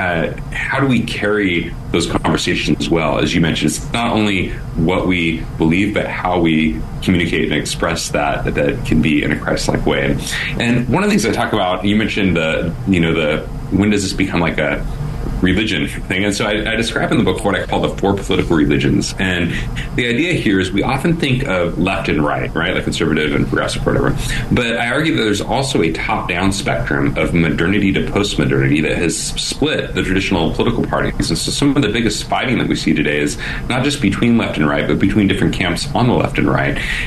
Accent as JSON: {"language": "English", "town": "Portland", "region": "Oregon", "country": "United States", "tie": "born or raised there"}